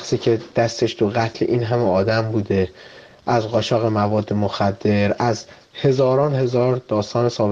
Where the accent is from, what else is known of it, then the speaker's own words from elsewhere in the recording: Iran; به عنوان یک ایرانی